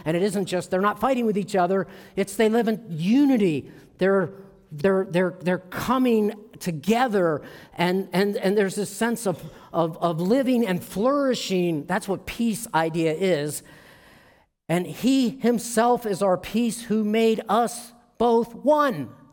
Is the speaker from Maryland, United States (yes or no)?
yes; Maryland, United States; You see, I didn't grow up here. I grew up in Maryland